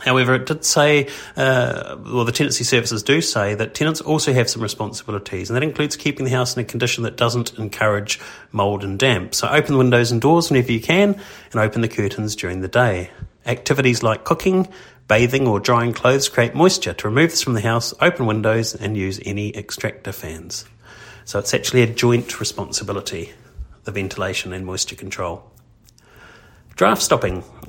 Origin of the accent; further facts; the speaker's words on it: New Zealand; I think we all know from living or growing up in New Zealand that the homes are very cold inside